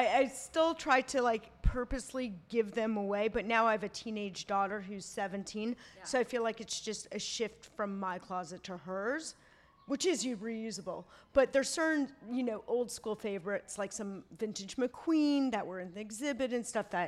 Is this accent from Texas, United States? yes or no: no; New York, United States; I grew up in New York, like I'm over it.